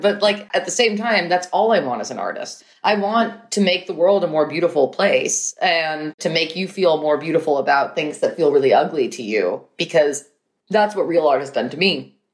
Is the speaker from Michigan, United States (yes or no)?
no; New York, United States; I mean, I grew up in New York and, you know, just kind of adjacent to so many kind of cultural events and things that were seen around the world.